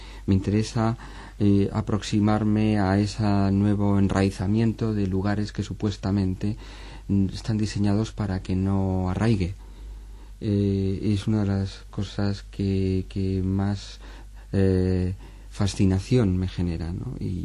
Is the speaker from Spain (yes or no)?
yes; Madrid, Community of Madrid, Spain; yo soy de Madrid y muy urbanita, y los puertos realmente son espacios exóticos para mí